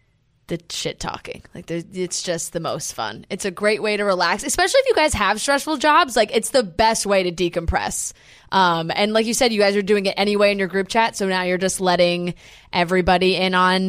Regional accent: New Jersey, United States; now in Manhattan, United States; I grew up in New Jersey.

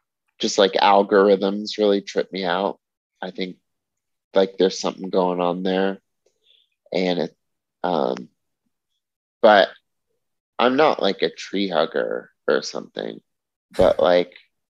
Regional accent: Studio City, California, United States; also born or lived in Woodland Hills / Van Nuys; now in Canoga Park, United States; I was raised in Studio City, and then we moved around a little bit, Woodland Hills, Van Nuys, and I'm currently based in Canoga Park.

